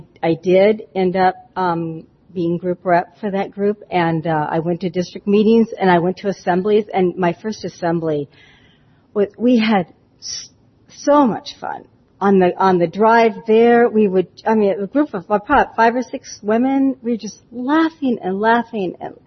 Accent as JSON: {"language": "English", "town": "Davis", "region": "California", "country": "United States", "said": "I'm from Davis, California, so I was over in the Pacific region."}